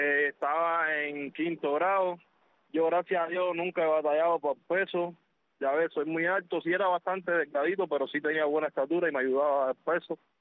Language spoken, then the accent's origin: Spanish; Pinar del Río, Cuba; Y yo me crié en Pinar del Río, como bien ya habíamos hablado, en un barrio que le dicen El Rancho.